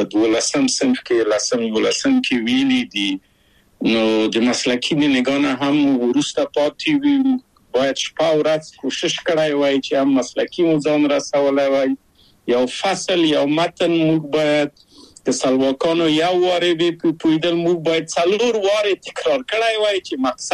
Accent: Kabul, Afghanistan; moved away as an adult; also born or lived in Czechoslovakia; زه له کابل په یو دولتي بورس چکسلواکیا ته راغلم

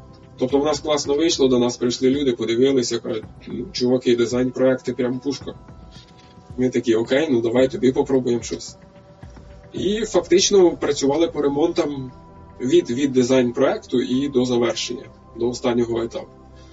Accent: Kyiv Oblast, Ukraine; now in Vinnytsia, Ukraine; а я взагалі з Київської області. Хоча, в принципі, живу у Вінниці.

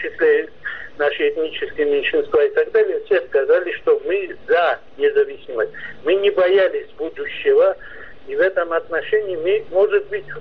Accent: Georgia; Так как мы грузины

